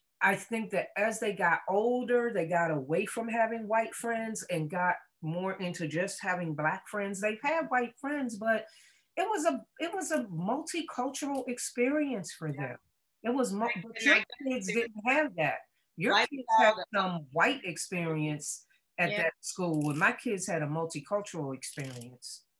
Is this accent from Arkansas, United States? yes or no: no; Washington, District of Columbia, United States; how blessed I was to be born and raised in DC.